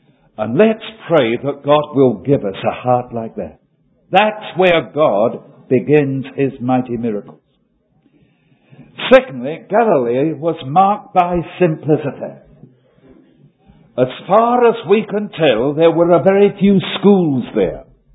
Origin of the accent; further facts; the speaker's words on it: London, United Kingdom; So you can imagine, being a Cockney, I raised my eyebrows when I read that.